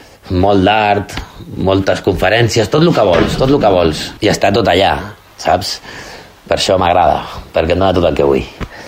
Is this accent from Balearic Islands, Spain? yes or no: no; Barcelona, Catalonia, Spain; perquè jo sóc de Barna